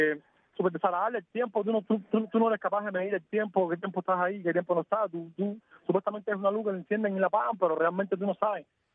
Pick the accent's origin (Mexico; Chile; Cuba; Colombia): Cuba; y como cubano, y como defensor de la libertad, por encima de todo